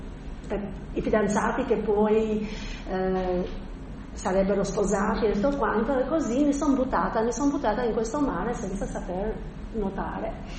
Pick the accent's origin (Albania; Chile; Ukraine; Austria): Albania; Italian is a second language; moved away; per noi che veniamo dal centro dell'Albania, un po' adattarsi a questa mentalità del nord è un po' difficile